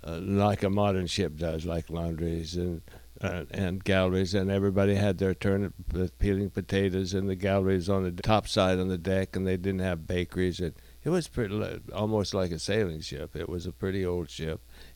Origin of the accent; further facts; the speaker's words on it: Kansas, United States; And I'm a kid from Kansas, and I was locked in.